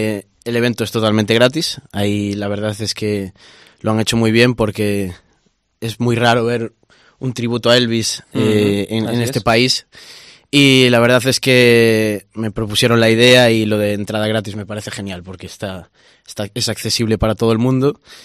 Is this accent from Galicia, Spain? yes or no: yes; Galicia, Spain; aquí en Galicia, en mi tierra.